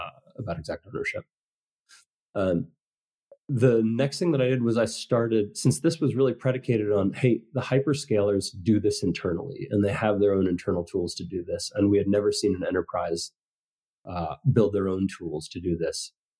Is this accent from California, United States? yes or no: yes; California, United States; I mean, I had always grown up in the shadow of the Google buildings, you know, growing up in the Bay Area.